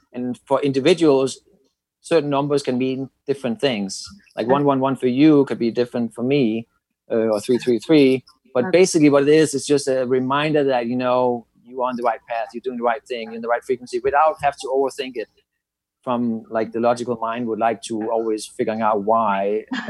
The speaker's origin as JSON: {"language": "English", "country": "Denmark", "said": "I'm from Denmark, the happiest place on earth, or happiest people on earth, they say sometimes."}